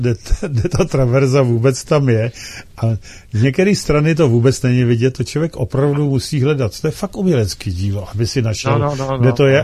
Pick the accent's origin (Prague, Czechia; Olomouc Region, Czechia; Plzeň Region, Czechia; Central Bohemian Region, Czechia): Plzeň Region, Czechia; Plzeň; To jsem ještě neviděl jako Plzeňák.